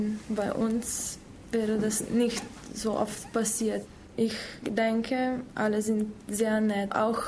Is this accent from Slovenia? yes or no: yes; Slovenia; German is a second language; ich komme aus Slowenien, bin 18 Jahre alt. Ich bleibe hier bis Januar und bin hier seit Oktober.